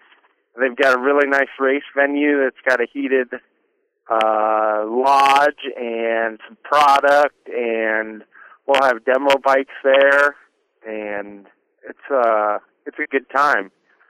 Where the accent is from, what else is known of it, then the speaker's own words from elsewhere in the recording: Colorado, United States; now in Minneapolis, United States; Yeah, I'm from Colorado over to Minneapolis now.